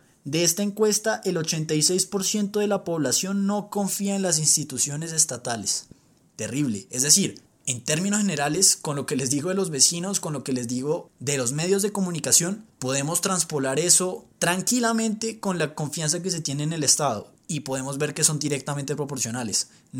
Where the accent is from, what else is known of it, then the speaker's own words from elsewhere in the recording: Colombia; a nosotros como colombianos importarnos